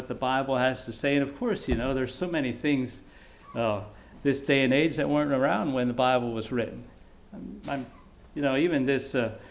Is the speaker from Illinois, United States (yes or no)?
no; Pennsylvania, United States; I think about the neighborhood where I grew up in Lichty's Mennonite Church